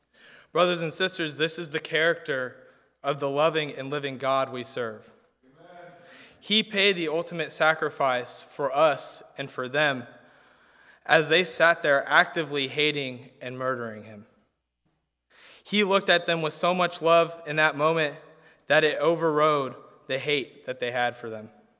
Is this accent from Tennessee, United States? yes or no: no; Tampa, Florida, United States; now in Arkansas, United States; I've grown up here in Tampa, and living in Arkansas, people ask me where I'm from, and I'm like, oh, I'm from Tampa.